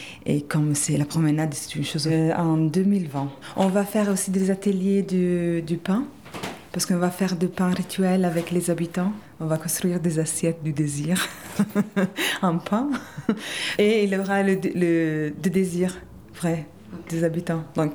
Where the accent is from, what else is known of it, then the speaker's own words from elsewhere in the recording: Italy; French is a second language; now in Marseille, France; Moi, je viens d'Italie. Et quand je suis venue la première fois